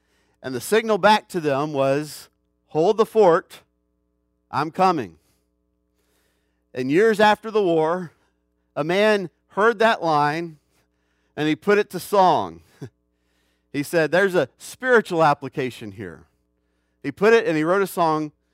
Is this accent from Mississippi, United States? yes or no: yes; Jackson, Mississippi, United States; And I grew up in Jackson, Mississippi. We used to call it Chimneyville because it, too, was burned.